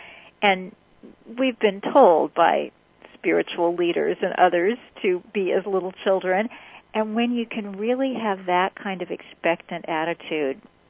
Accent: Kansas City, Missouri, United States; this was the 1960s, and I grew up in Kansas City, and I just hadn't seen a lot of things.

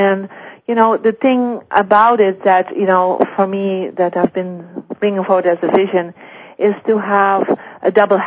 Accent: Belgium; I come from Belgium

